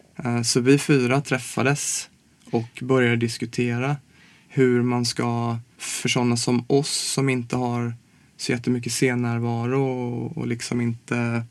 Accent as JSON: {"language": "Swedish", "region": "Småland", "country": "Sweden", "said": "Ja, jag kommer från Småland"}